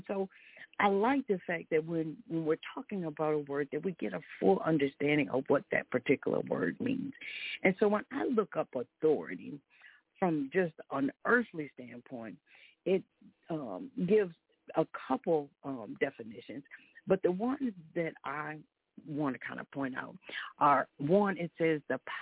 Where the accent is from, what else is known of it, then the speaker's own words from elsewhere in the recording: Minnesota, United States; First, my hometown, praise God, is in the news again, Minnesota.